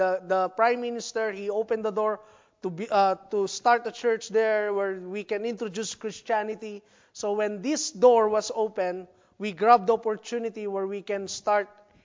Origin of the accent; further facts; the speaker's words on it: Philippines; I'm a Filipino, full-blooded Filipino. Even I look like a Chinese, I'm a Filipino.